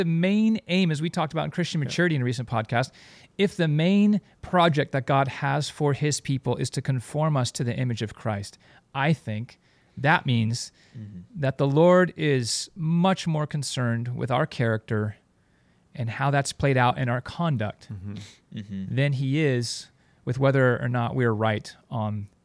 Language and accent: English; United States; I am so American and entrenched in my like way of living